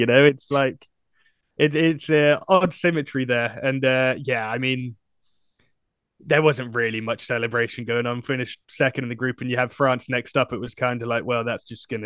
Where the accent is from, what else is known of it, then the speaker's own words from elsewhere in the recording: England, United Kingdom; as a Netherlands fan growing up in England